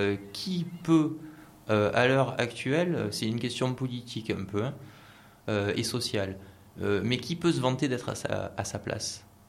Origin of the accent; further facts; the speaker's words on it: Marseille, Provence-Alpes-Côte d'Azur, France; born there; moi je suis né à Marseille, j'ai fait un petit peu un petit tour de quelques villes assez intéressantes et tout où j'ai vécu.